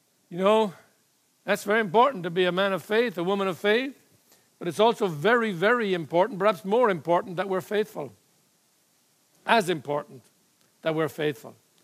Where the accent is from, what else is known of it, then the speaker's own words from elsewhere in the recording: Ireland; I suppose being Irish has something to do with it